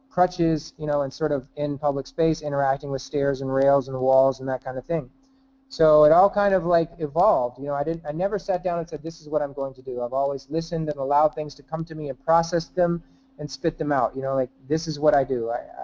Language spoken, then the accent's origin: English; Pittsburgh, Pennsylvania, United States; I grew up in Pittsburgh. I was going into old abandoned steel mills and pulling out all this stuff